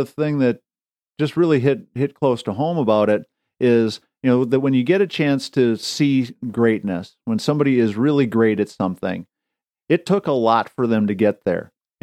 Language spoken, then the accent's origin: English; Wisconsin, United States; You know, growing up in Wisconsin, Wisconsin's volleyball team has been really good.